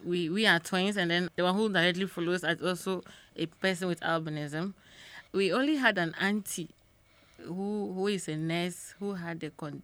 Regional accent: Taviefe, Volta, Ghana; We are from the Volta region

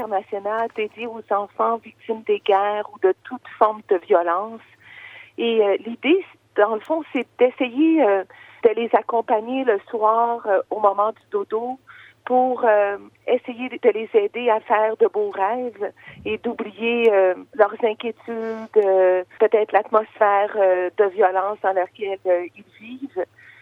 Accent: Quebec, Canada; born there; En fait, moi, je suis née au Québec, comme on peut peut-être le deviner avec mon accent. Et j'aime dire que mes origines sont moitié syrienne et moitié gaspésienne. De la Gaspésie, une région au bord du Saint-Laurent, ici au Québec.

